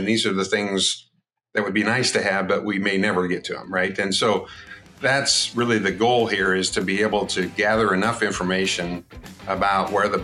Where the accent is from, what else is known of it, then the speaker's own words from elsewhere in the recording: Iowa, United States; I grew up in Iowa. Kind of what I would describe as a hobby farm.